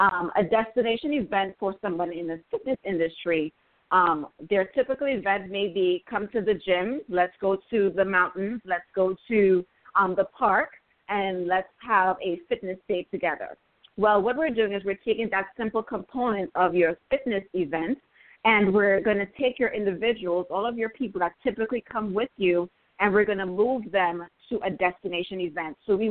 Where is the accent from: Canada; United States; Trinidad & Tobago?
Trinidad & Tobago; I'm actually from the Caribbean, from Trinidad and Tobago